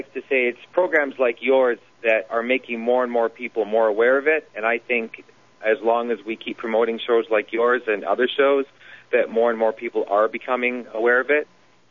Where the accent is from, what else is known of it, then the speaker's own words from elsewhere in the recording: Canada; I'm a Canadian, I'm calling from Canada